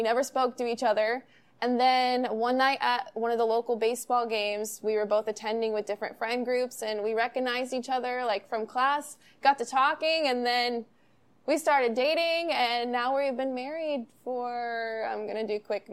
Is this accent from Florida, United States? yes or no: yes; Orlando, Florida, United States; I'm from Orlando. That's where I live now. I've moved all over the country for different jobs and things like that. And I'm finally back in Florida.